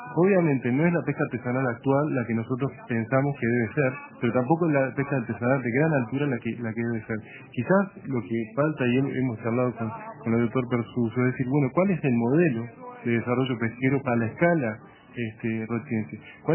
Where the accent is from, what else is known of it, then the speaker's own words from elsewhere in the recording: Paysandú, Uruguay; Yo vengo de Paysandú y el pobre Paysandú está mal porque cambió el modelo.